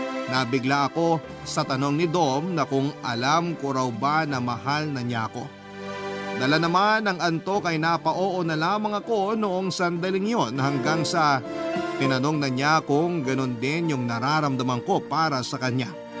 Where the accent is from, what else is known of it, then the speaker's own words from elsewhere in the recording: Central Luzon, Philippines; 34 years old na sa ngayon. Taga Bulacan po ako pero yung trabaho ko ay nasa Makati.